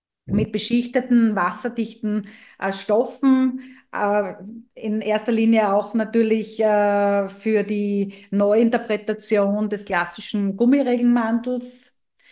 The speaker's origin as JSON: {"language": "German", "town": "Graz", "region": "Styria", "country": "Austria", "tie": "born or raised there", "said": "in meiner Geburtsstadt und Heimatstadt Graz"}